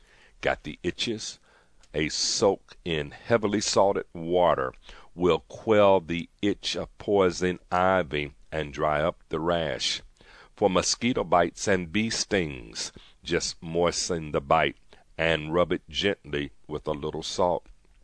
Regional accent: Buffalo, New York, United States; Granted, I grew up in Buffalo, New York, known for its snowfall.

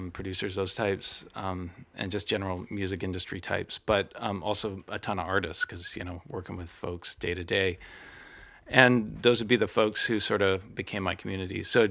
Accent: Edmonton, Alberta, Canada; now in New York, United States; And yeah, I'm a Canuck, and I grew up mainly in a city called Edmonton in northern Alberta, played music all my life.

